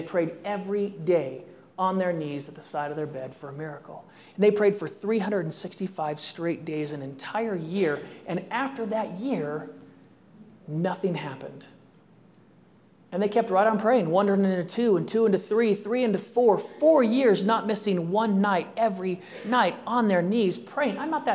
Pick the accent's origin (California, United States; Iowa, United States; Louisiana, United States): California, United States; I'm a Californian at heart.